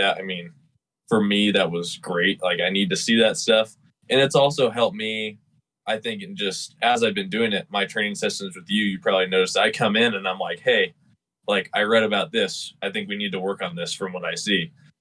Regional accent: Arvada, Colorado, United States; I'm from Arvada, Colorado.

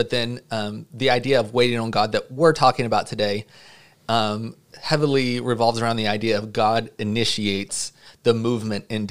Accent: the South, United States; Even, you know, I'm from the South, so we don't really like to say things directly. We talk around things

